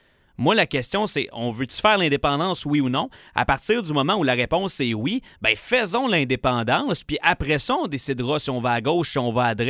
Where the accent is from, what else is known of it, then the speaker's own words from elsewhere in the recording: Quebec, Canada; culturellement, je suis un Québécois, puis culturellement, je veux rien savoir d'être Canadien